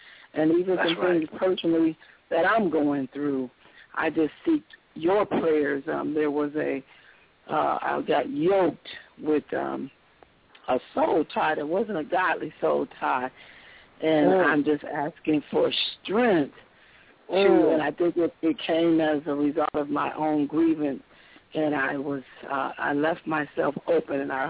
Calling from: Lansing, Michigan, United States; I bring you from Lansing, Michigan, and I just wanted to ask for a special prayer.

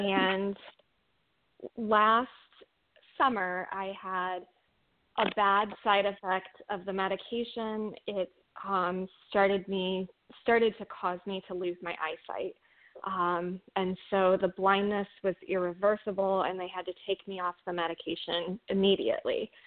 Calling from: Columbus, Ohio, United States; I am calling from Columbus, Ohio, and we do not have any snow and have barely had any snow all winter.

